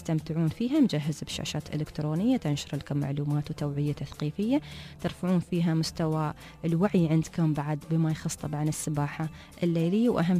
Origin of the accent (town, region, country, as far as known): Dubai, United Arab Emirates